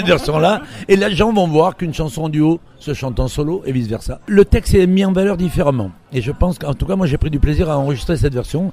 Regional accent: Toulon, Provence-Alpes-Côte d'Azur, France; now in Paris, France; Oui, on est parti de quand je suis né à Toulon, près du Stade Mayol.

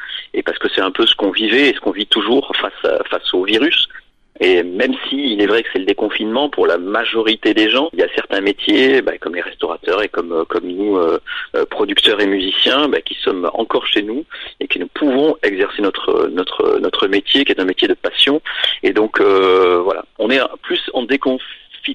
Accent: south of France, France; puisque moi je viens du Sud aussi

